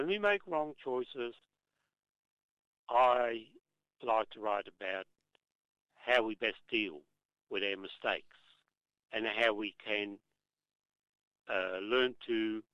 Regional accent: Netherlands; now in Australia; I always say, somebody asked me the other day, we're talking about being Australian, and I said, I'll always be a Nederlander, mm-hmm. a Dutchman.

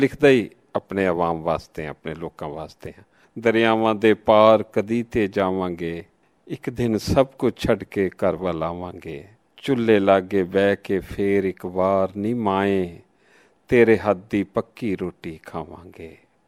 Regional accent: Faisalabad, Punjab, Pakistan; ਬਸ ਮੇਰੀ ਜੰਮਪਲ ਅਤੇ ਫੈਸਲਾਬਾਦ ਦੀ ਹੈ, ਅਤੇ ਮੇਰੇ ਵਾਲਦੈਨ ਹੁਸ਼ਿਆਰਪੁਰ ਇੰਡੀਆ ਤੋਂ ਆਏ ਸੀ ਫੈਸਲਾਬਾਦ, ਉੱਥੇ ਮੈਂ ਪੈਦਾ ਹੋਇਆ

